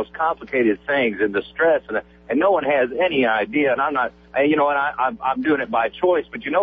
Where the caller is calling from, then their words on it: Missouri, United States; I'm up here by Jeff City.